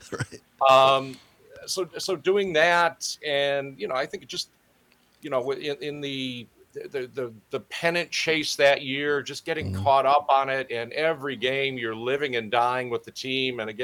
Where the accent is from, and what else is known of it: Wisconsin, United States; born or raised there